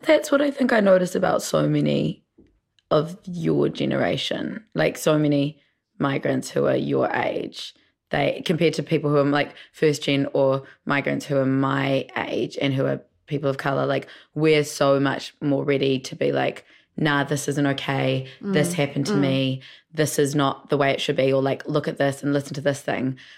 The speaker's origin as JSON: {"language": "English", "country": "Sri Lanka", "said": "I said something about how I am Indian as well, you know, because of Granny. And she was like, why do you say you're Sri Lankan then?"}